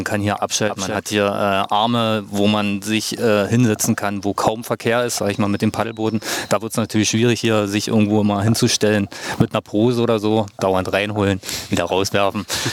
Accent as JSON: {"language": "German", "town": "Lübbenau", "region": "Brandenburg", "country": "Germany", "tie": "born or raised there", "said": "bin hier direkt in Lübbenau aufgewachsen und ja, seitdem in meiner Heimat."}